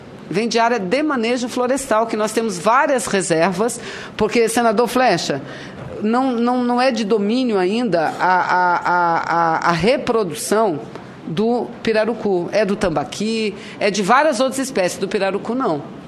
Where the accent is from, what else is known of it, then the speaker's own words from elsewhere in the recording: Amazon, Brazil; porque nós somos da Amazônia, somos poucos, mas somos de lá.